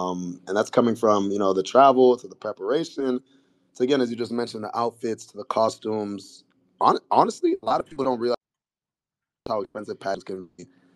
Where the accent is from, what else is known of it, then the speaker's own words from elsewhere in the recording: Nigeria; Is I just wanted to give something very regal, powerful, and just unapologetically Nigerian, you know.